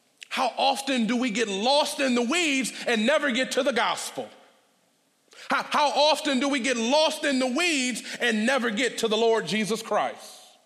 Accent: Detroit, Michigan, United States; See, I'm from Detroit. I don't just live in Detroit now. I've been in Detroit my whole life. I'm from 6 Mile and Schaefer.

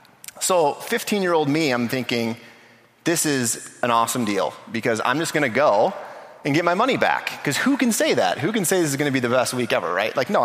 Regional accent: Mason, Michigan, United States; And I grew up here in the greater Lansing area. I grew up in Mason, just kind of southeast of here.

